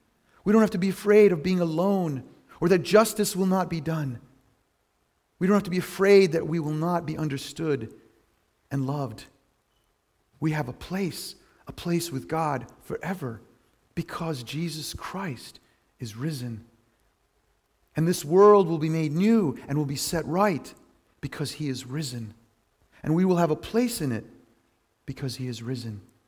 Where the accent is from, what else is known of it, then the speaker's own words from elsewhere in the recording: Lebanon; Growing up in Lebanon at Easter time, this is what we would say.